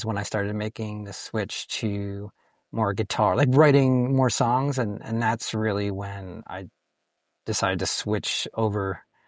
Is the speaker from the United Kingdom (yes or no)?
no; Bethlehem, Pennsylvania, United States; also born or lived in Philadelphia; I am born and raised in Bethlehem, Pennsylvania. And then shortly after college, moved down to Philadelphia for 7 or so years and played in a bunch of bands down there.